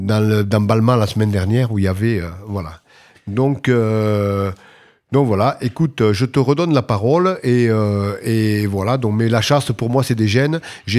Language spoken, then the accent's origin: French; Occitanie, France; Moi, je suis originaire de l'Ariège et la chasse, ça a été dans mes gènes, quoi